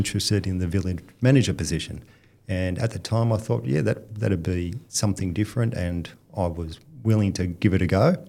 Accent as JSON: {"language": "English", "town": "Sydney", "region": "New South Wales", "country": "Australia", "tie": "born or raised there", "said": "because I grew up in Sydney and we always lived out at, like, Western Sydney area, we always had a house on the Central Coast."}